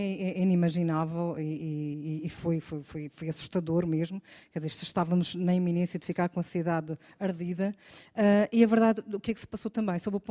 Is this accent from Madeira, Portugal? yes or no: yes; Funchal, Madeira, Portugal; Eu venho do Funchal, da região autónoma da Madeira.